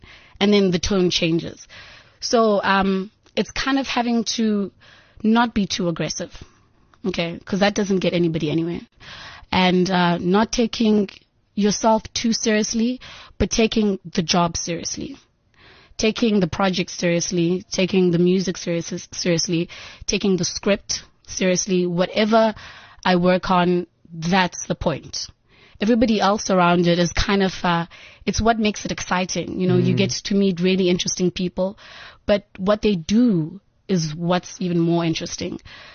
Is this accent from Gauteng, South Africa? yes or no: no; Eastern Cape, South Africa; I'm from originally from the Eastern Cape.